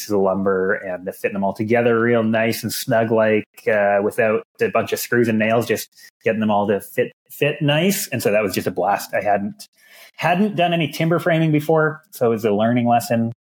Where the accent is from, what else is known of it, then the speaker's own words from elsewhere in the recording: Edmonton, Alberta, Canada; So I am from the Great White North, Edmonton, Alberta.